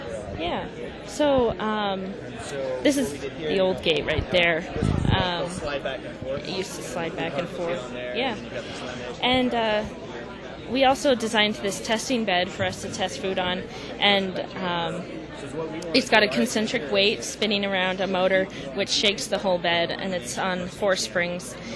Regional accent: Portland, United States; Portland.

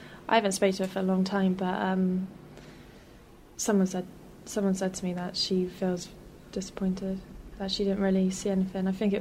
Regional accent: Bristol, South West England, United Kingdom; which was guaranteed to represent my hometown. Mm. And after I won Miss Bristol

